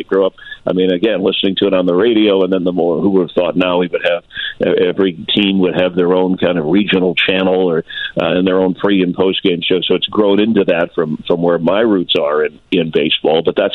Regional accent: Florida, United States; You know, I grew up in South Florida. We didn't have a baseball team back then.

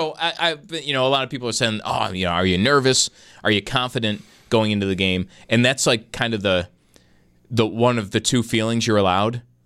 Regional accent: United States; It'll, like, it's my duty as an American.

